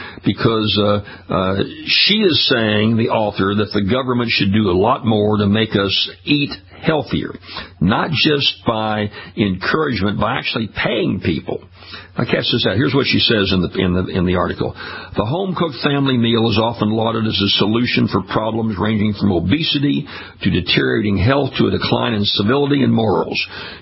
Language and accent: English; Ferriday, Louisiana, United States; I wonder how many billionaires there are in my hometown of Faraday, Louisiana. I haven't checked recently. I left Faraday a few years back.